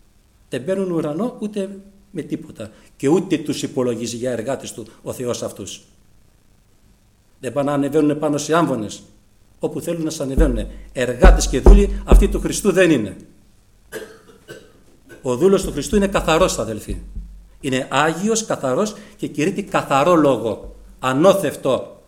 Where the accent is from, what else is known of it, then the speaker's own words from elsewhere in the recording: Greece; Και εμείς εδώ οι Έλληνες που έχουμε το Ευαγγέλιο στη ελληνική γλώσσα, δυστυχώς ως έθνος είμαστε αστοιχείωτοι από το Ευαγγέλιο.